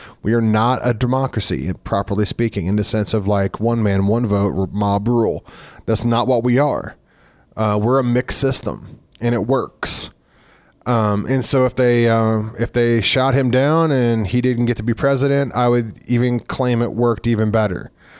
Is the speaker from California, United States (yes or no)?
no; Missouri, United States; I mean, I grew up in Southern Missouri, and the state next door is amazing.